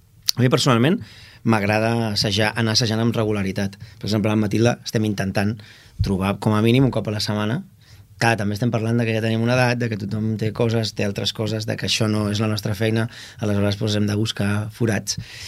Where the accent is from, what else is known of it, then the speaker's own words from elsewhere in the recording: Catalonia, Spain; jo sóc català, penso en català, i amb això ja t'ho dic tot, però no tinc cap inconvenient, tinc una sort brutal de ser bilingüe 100%